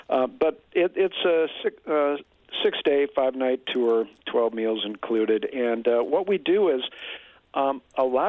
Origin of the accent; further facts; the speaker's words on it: Green Bay, Wisconsin, United States; I grew up in Green Bay, but I'm just a sucker for Western Wisconsin and the Driftless region.